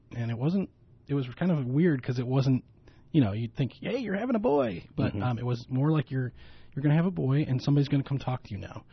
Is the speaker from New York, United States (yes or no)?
yes; Buffalo, New York, United States; Yeah, I said, we're from Buffalo.